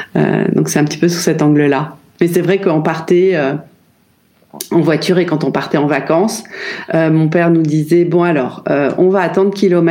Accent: Paris, Île-de-France, France; Alors, moi, je suis née à Paris. Je suis née dans le 15e arrondissement. J'ai vécu là jusque l'âge de 10 ans, à peu près.

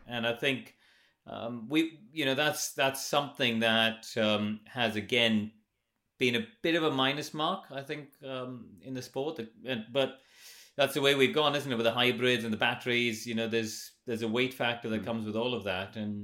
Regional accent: India; when I grew up in India, we had these chairs, which, you know, you had these sort of wooden legs and you'd rock back and forth in your chair.

